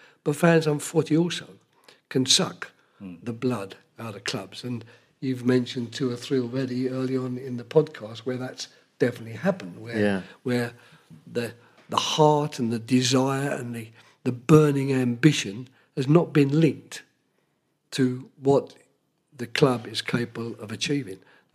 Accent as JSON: {"language": "English", "region": "England", "country": "United Kingdom", "said": "And if it's England, you know, being English and having worked with England, perhaps slightly more so."}